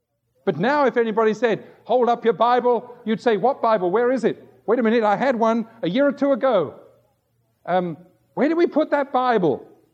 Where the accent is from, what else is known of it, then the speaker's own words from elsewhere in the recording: England, United Kingdom; I said, "How do you know I'm from England?" And they just laughed at me. I can't think why. Of course I can. I know I have a strange accent.